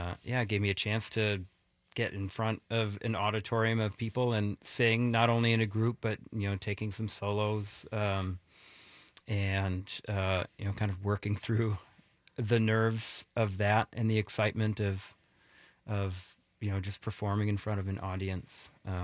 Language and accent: English; Milwaukee, Wisconsin, United States; born or raised there